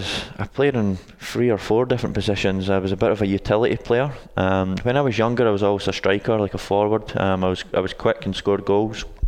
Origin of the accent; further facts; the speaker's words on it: Bowness, Scotland, United Kingdom; now in United States; I originally from a little small town in Scotland called Bowness. It's just outside Edinburgh, which is the capital of Scotland.